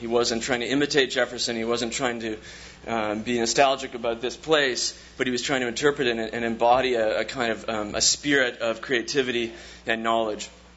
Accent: Canada; now in United States; I'm from Canada and have been in the States for about 13 years or so.

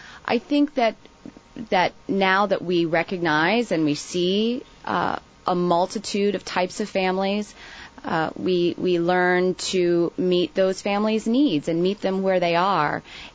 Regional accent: Ohio, United States; We grew up in Ohio, and all of my distant families from Kentucky, with very strong roots in eastern Kentucky.

